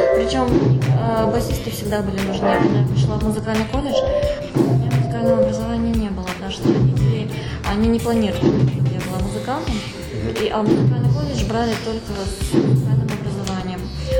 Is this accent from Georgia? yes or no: no; Tashkent, Uzbekistan; now in Krasnodar, Russia; И так я закончила музыкальный колледж в городе Ташкенте. Я родом из Ташкента.